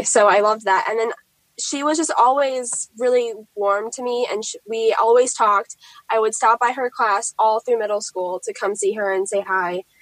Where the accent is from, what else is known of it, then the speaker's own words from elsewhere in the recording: Waterford, Michigan, United States; I'm from Waterford, and I go to West Bloomfield High School, and it's in West Bloomfield.